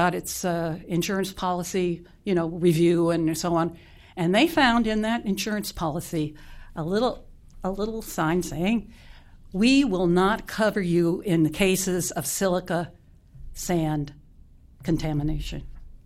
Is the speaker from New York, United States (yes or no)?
yes; New York City, New York, United States; born there; now in Winona, United States; actually, I've lived in Winona for 30 years, but I was born in New York City.